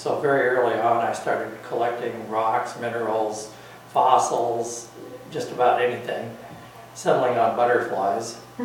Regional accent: Spokane, Washington, United States; from Spokane, part of the Friends Meeting Quakers since the late 80s. I grew up in a non-religious family

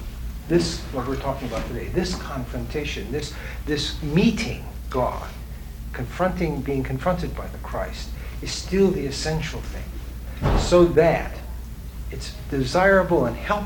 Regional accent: Missouri, United States; And I can say that because I come from Missouri.

